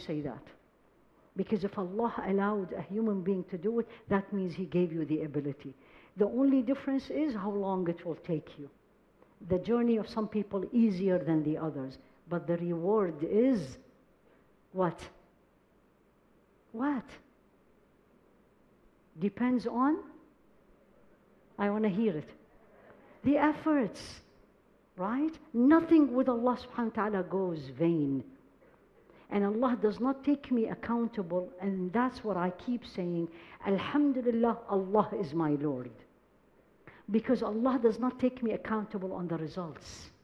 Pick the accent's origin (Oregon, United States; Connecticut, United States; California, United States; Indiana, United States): California, United States; I come from California, so we're very spoiled with the weather.